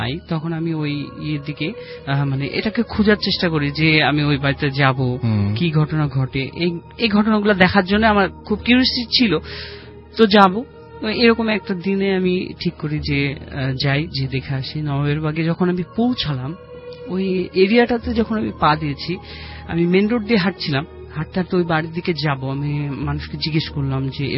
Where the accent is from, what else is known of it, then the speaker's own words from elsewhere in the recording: Rajshahi, Rajshahi Division, Bangladesh; সবাই জানে যে আমি রাজশাহী থেকে এসেছি.